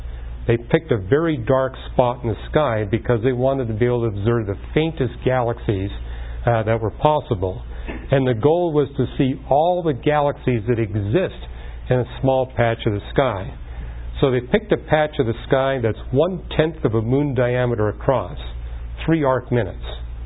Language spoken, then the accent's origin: English; Canada; I was raised in Canada